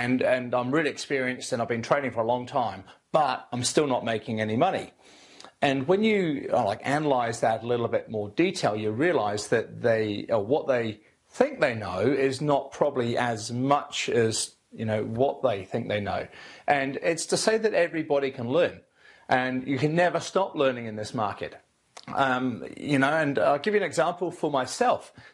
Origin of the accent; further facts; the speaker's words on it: New Zealand; And I said, no, I'm from New Zealand.